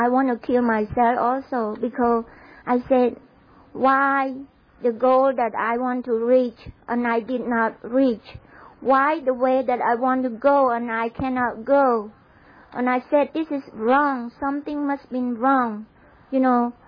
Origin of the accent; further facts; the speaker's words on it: Cambodia; born there; English is a second language; I was born in Cambodia, the family that believe in Buddha, and they worship Buddha as God.